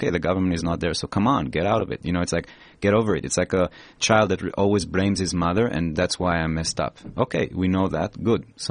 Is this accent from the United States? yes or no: no; Israel; Because I know, I grew up in Israel.